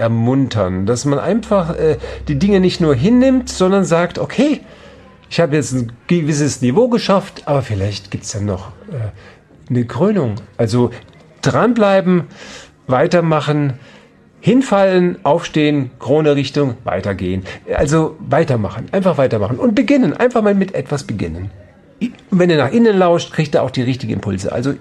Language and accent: German; Memmingen, Bavaria, Germany; born there; Memmingen, mein Geburtsort, das konnte ich nie aussprechen. Wo bist du geboren? In Memmingen.